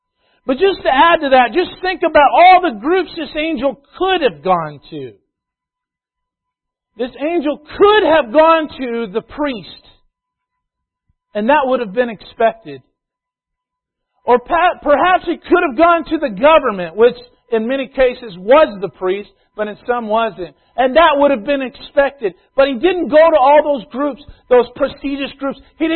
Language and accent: English; United States; well, sure, you know, I'm an American.